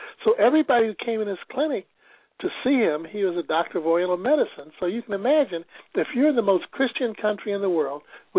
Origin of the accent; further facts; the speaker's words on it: Missouri, United States; I'm from Missouri, by the way, the Show Me State, which means even though I'm a little skeptical, I don't mind trying things out.